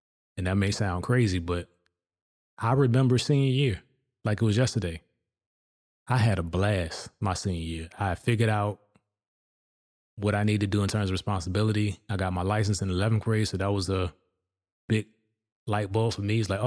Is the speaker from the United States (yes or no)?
yes; Virginia, United States; Schools here are huge, bigger than anything I experienced when I grew up in Virginia.